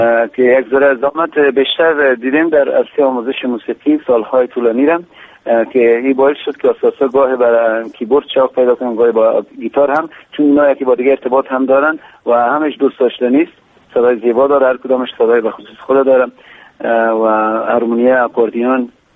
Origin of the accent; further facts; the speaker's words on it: Kabul, Afghanistan; ما در کابل بزرگ شدیم، مدت بیشتر از 26-27 سال است که اینجا زندگی میکنیم، در کابل هستیم